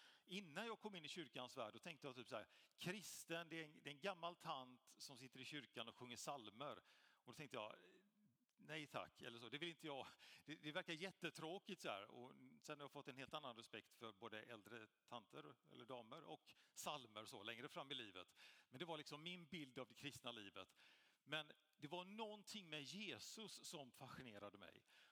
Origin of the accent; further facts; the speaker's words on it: Gothenburg, Västra Götaland County, Sweden; våran kyrka i Göteborg, där jag kommer ifrån